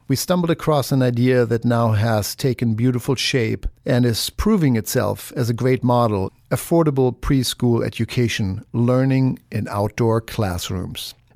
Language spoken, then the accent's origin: English; Germany; I'm from Germany.